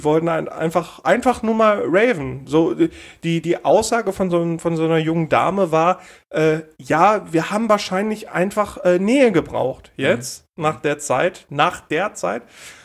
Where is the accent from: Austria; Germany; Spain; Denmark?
Denmark; born there; Meinem Geburtsort Dänemark.